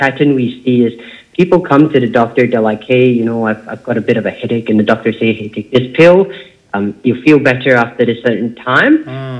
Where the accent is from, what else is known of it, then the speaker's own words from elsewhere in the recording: Singapore; I grew up in Singapore.